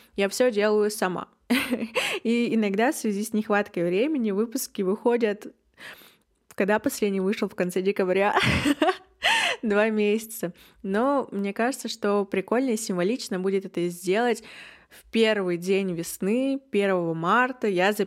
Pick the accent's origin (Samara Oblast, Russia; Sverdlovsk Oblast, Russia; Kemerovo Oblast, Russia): Sverdlovsk Oblast, Russia; Yekaterinburg; мне 22, я из Екатеринбурга